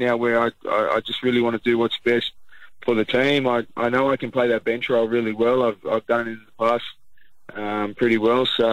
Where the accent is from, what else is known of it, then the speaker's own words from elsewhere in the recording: Doonside, New South Wales, Australia; I grew up in Doonside and moved to Mount Druitt.